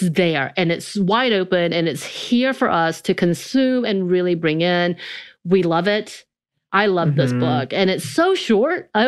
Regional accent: the South, United States; growing up in the South, in a very country and rural area

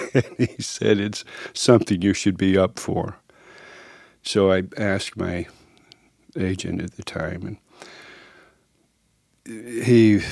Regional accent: Georgia, United States

